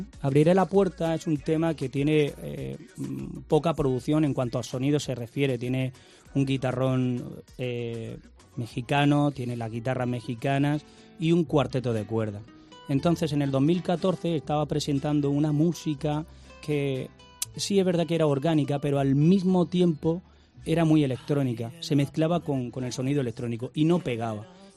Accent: Spain; fíjate, fue una canción que compusimos … yo, los dos somos españoles

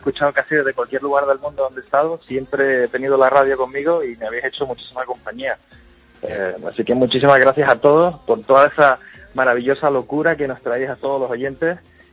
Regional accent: Canary Islands, Spain; now in United Arab Emirates; Echo de menos el areuca, soy canario, me encanta areuca.

